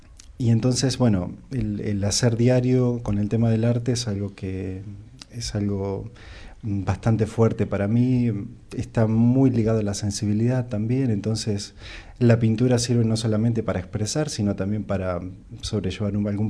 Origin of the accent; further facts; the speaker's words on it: Argentina; le comentamos a los oyentes que soy argentino, ya se deben haber dado cuenta